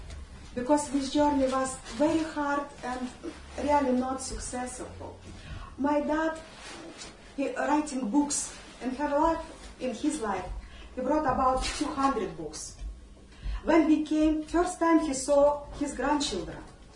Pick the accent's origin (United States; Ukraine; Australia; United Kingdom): Ukraine; born there; English is a second language; In 2007, just I was born in Ukraine and my dad lived in Ukraine or my mom lived in Moscow.